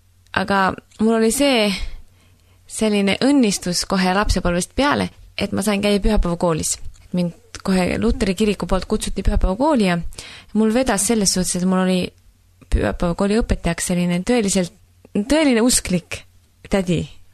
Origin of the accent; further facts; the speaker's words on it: Finland; ma olen muidu Soomest pärit ja meie perekond ei ole sellises kristlik, et me oleme ikka nagu peaaegu kõik soomlased, me oleme luteri koguse liikmed.